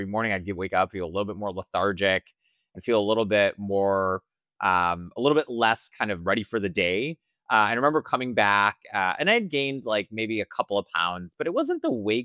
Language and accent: English; India; And, you know, I'm Indian. My mom makes great Indian food.